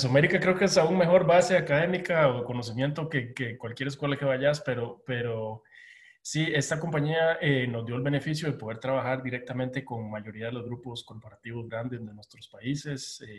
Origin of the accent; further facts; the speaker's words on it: Costa Rica; pero como estoy en mi país estoy tomándome muy buen café de altura, con una prensa francesa y toda la sofisticación correspondiente de un buen café. Entonces, si en Buenos Aires te comerías una buena carne y buen vino, en Costa Rica te tomas un buen café.